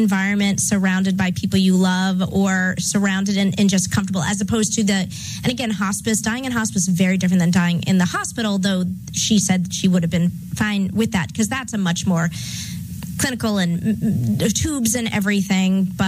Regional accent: Washington, District of Columbia, United States; born there; Oh, I was born in Washington, D.C., so good to know.

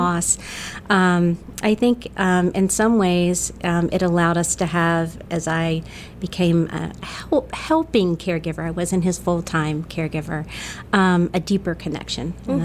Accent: Roanoke, Virginia, United States; born there; So I was born in Roanoke, Virginia, which is in the Blue Ridge Mountains.

